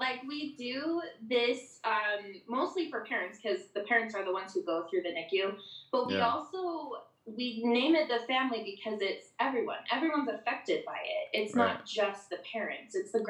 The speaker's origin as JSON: {"language": "English", "region": "Utah", "country": "United States", "tie": "born there", "said": "Yeah, I was born in America."}